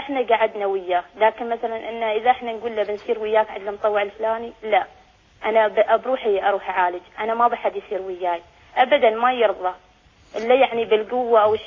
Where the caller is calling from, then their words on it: Sharjah, United Arab Emirates; أنا من الشارقة.